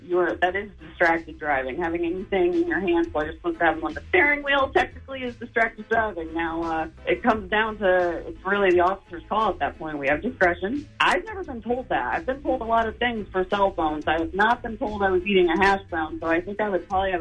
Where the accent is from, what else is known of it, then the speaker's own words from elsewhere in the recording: Ireland; I'm Irish Raven, so any potato that you offer me, I'm going to take.